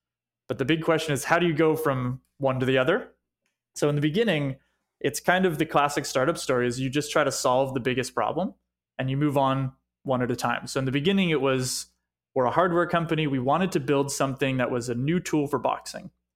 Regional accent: Montreal, Quebec, Canada; coming and growing up in Montreal. I had never been.

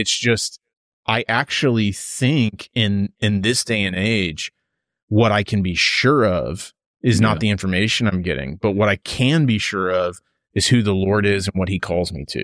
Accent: United States; So as an American, you know, and I don't know where you're listening from

